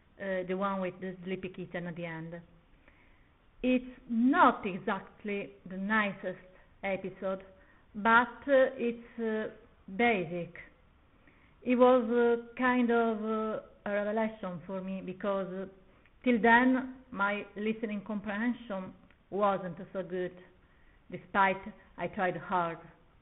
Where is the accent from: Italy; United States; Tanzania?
Italy; accent: Italian; English is a second language; Listening comprehension is still my weak point, basically, not to mention my strong Italian accent, but I've made some important improvements for sure.